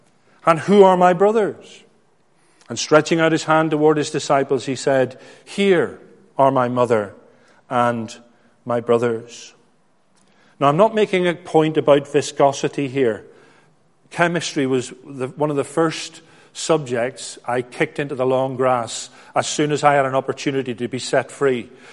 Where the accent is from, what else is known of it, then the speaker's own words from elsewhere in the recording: Belfast, Northern Ireland, United Kingdom; I grew up in Belfast, Northern Ireland. And sometimes you absorb things that aren't very helpful.